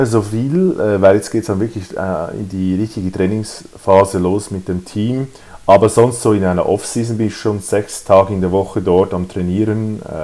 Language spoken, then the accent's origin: German; Switzerland; also born or lived in Greece; Ja, doch, ja. Also wir sind Schweizer